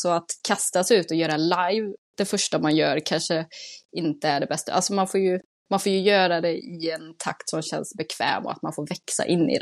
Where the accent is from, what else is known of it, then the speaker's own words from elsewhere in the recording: Tidaholm, Västra Götaland County, Sweden; jag är uppvuxen i Tidaholm som är en industristad.